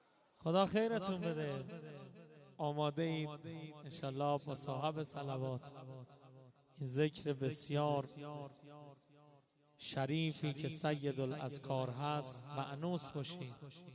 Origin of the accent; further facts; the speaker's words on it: Iran; بله ایرانی هستیم